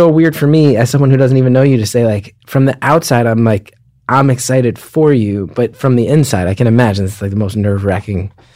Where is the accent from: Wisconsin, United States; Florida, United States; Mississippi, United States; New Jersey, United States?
New Jersey, United States; it's part of growing up in Jersey back then.